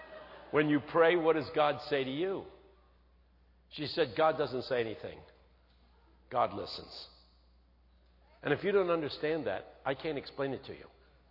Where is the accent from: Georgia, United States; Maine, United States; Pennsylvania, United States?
Pennsylvania, United States; Philadelphia; I grew up in West Philadelphia, which is the toughest section of the city.